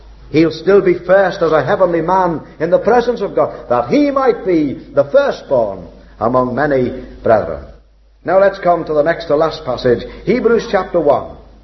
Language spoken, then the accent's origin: English; Liverpool, North West England, United Kingdom; in my hometown of Liverpool years ago